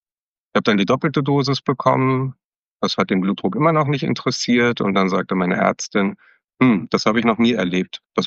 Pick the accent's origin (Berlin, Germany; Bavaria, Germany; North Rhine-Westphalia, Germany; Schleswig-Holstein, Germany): Berlin, Germany; ich komme aus Berlin.